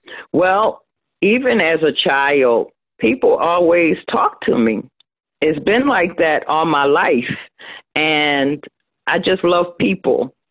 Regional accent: Philadelphia, Pennsylvania, United States; I was born and raised in Germantown. I was born actually in Chestnut Hill Hospital.

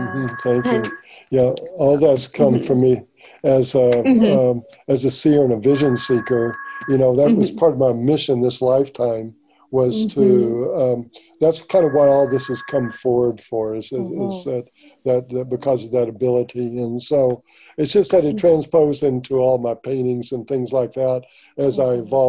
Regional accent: Oklahoma, United States; So, I was originally from Oklahoma. That's where I was born, where I was raised. I grew up with a lot of the traditions and things of this nature.

